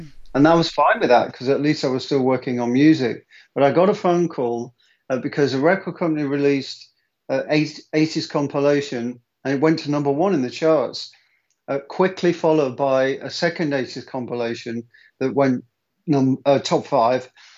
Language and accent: English; Wigan, North West England, United Kingdom; I'm from Wigan.